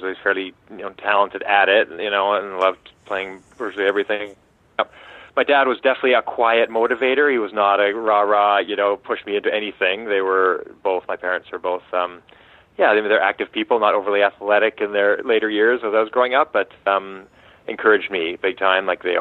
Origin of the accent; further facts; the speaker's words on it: Victoria, British Columbia, Canada; I was always like a sporty kid growing up in Victoria, BC